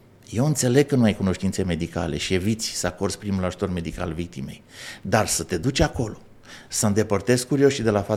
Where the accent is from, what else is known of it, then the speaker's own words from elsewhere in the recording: Câmpina, Prahova, Romania; also born or lived in Maramureș; now in Bucharest, Romania; m-am născut la Maramureș, crescut la Câmpina, domiciliat în București. Și am stat 18 ani în Câmpina.